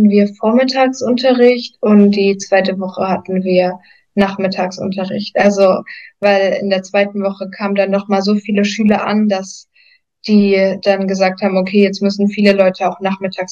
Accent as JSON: {"language": "German", "country": "Germany"}